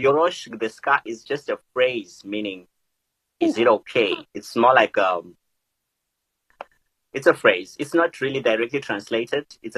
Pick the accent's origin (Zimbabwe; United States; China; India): Zimbabwe; now in Japan; I'm from Zim.